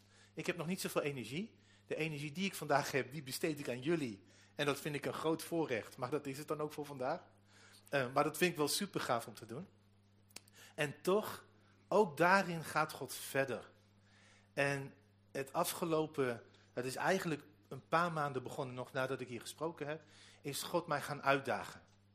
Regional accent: Deventer, Overijssel, Netherlands; Ik kom uit Deventer, ja.

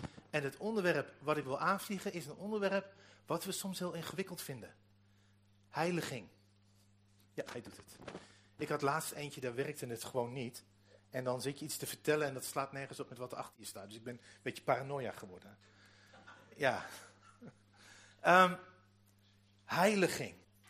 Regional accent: Deventer, Overijssel, Netherlands; Ik kom uit Deventer, ja.

